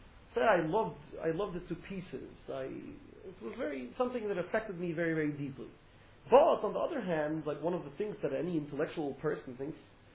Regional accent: Borough Park, New York, United States; English is a second language; I'm from Borough Park, so my English is not so so developed

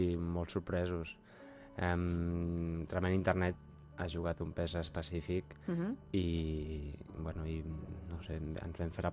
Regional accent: El Masnou, Catalonia, Spain; also born or lived in England; Jo soc de Masnou, originari de Masnou. Després vaig estar uns anys a Anglaterra.

